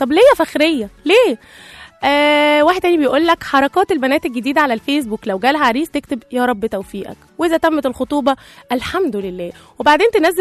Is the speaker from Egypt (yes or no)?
yes; Egypt; طبعا يا جماعة احنا شعب مصري فرفوش بيحب دايما يتريق على اي حاجة